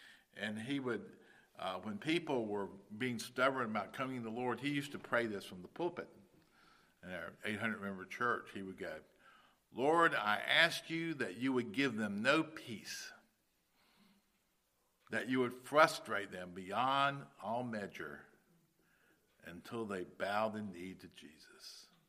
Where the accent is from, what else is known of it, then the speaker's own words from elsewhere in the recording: the South, United States; You know, I'm from the South, and I think very differently than some of you do on some issues and stuff like that. And I also speak differently.